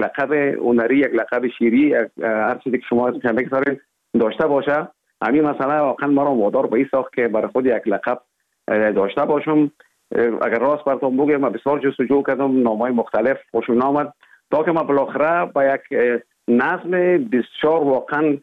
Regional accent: Kabul, Afghanistan; born there

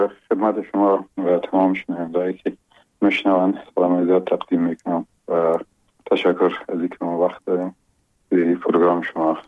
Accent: Logar, Afghanistan; یک قریه با اسم گمران و شیرازه یاد میشه در اونجا به دنیا آمدیم و اون سالای اول زندگی رو اونجا در اون آغوش پدر و مادر بزرگ شدیم

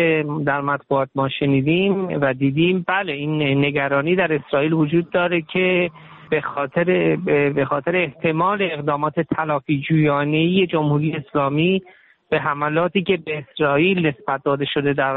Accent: Iran; moved away; من سال 87 از ایران اومدم بیرون

